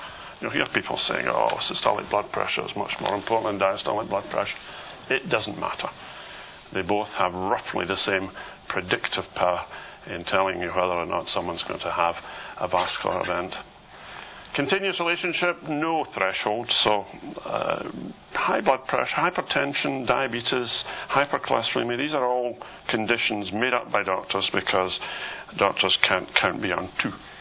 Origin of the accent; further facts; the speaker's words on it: Glasgow, Scotland, United Kingdom; And of course I come from Glasgow